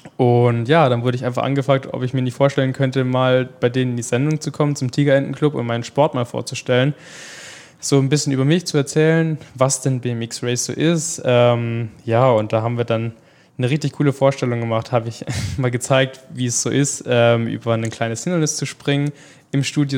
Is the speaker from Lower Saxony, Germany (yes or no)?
no; Pleidelsheim, Baden-Württemberg, Germany; spiele ich dann auch so jede Weihnacht dann bei uns in Pleidelsheim, wo ich eigentlich herkomme